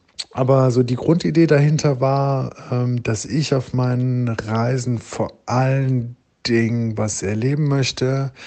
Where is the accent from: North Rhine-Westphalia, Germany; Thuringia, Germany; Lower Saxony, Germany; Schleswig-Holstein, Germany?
North Rhine-Westphalia, Germany; Düsseldorf; now in Leipzig, Germany; Ich komme eigentlich aus Düsseldorf. Ich wohne mittlerweile in Leipzig.